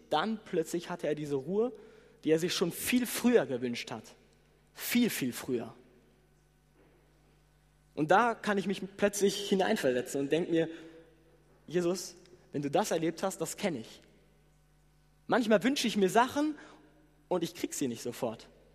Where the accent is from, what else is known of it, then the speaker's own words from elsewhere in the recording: Germany; Wir können schnell als Deutsche jammern und klagen.